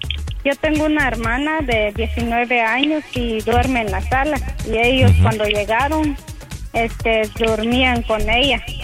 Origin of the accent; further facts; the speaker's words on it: Guatemala; now in Los Angeles, United States; Llevo 4 años y soy de Guatemala.